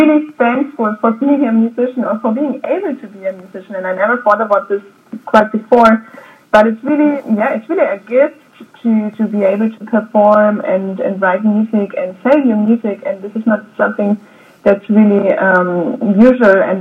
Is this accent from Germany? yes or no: yes; Germany; there was a jazz workshop at my hometown that was quite popular in Germany.